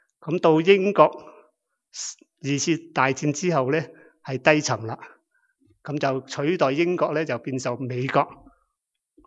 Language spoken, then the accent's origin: Chinese; China; 我们是中国人，我们都不敢抬头